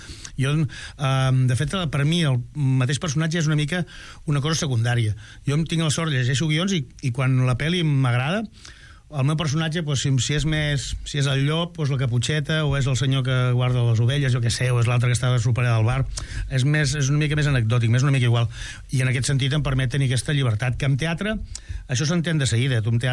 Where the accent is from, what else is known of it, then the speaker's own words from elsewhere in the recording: Catalonia, Spain; accent: Catalan; espanyol, jo tinc accent català, no sé si colarà